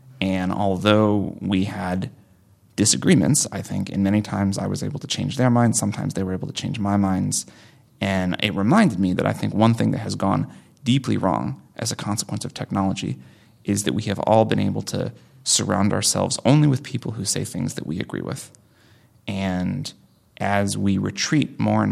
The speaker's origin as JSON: {"language": "English", "region": "Midwest", "country": "United States", "tie": "born or raised there", "said": "Well, I grew up in the Midwest, so I have people that I have not stayed super close to, but that I still know that live there."}